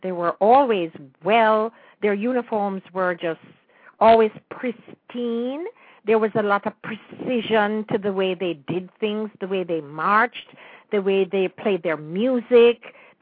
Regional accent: Jamaica; as a youngster growing up in Jamaica

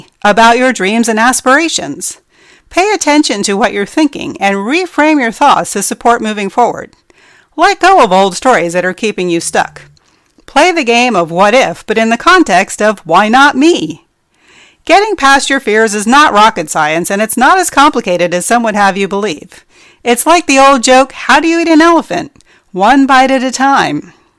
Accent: New Jersey, United States; I grew up in New Jersey in an area where pretty much everybody had a bad attitude about life.

